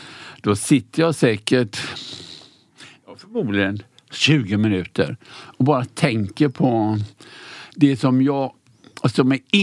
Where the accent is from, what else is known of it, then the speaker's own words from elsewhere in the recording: Sweden; Och jag var ensam svensk där. Och jag var så nervös för jag tänkte, för jag är inte särskilt bra på engelska.